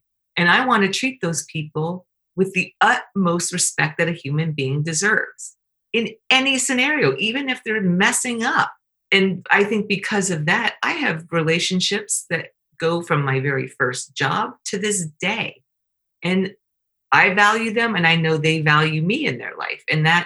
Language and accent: English; Canada; I'm Canadian.